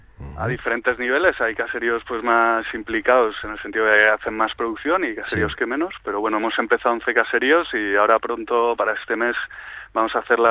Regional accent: Madrid, Community of Madrid, Spain; Yo soy madrileño, pero bueno, llevo aquí ya eso, pues una temporada

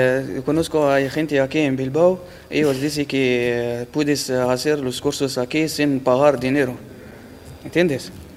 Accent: Algeria; De Argelia.

